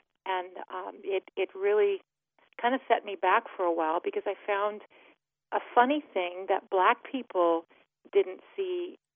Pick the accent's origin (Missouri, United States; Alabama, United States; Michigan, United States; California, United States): California, United States; I was raised in California in the 50s and 60s.